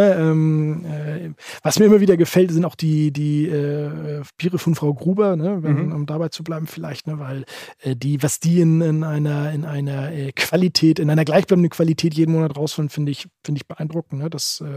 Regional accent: Lower Saxony, Germany; also born or lived in Parchim; Ich bin gebürtig aus Niedersachsen

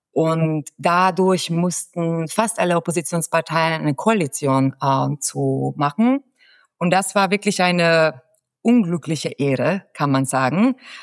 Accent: Hungary; German is a second language; Also in 16 Jahren hatten wir als Ungarin kaum die Erwartung

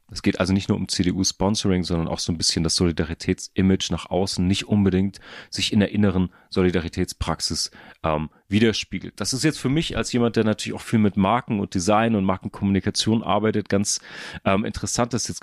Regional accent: Hamburg, Germany; in meiner Heimatstadt Hamburg.

